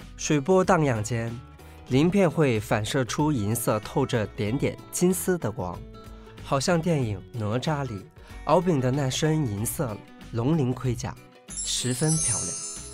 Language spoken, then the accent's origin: Chinese; Hainan, China; now in Beijing, China; 我是海南人，来北京八年了。